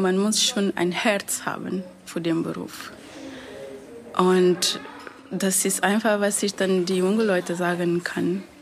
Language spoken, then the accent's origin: German; Guinea; German is a second language; now in Germany; Ich komme ursprünglich aus Guinea, also ich bin in Afrika geboren.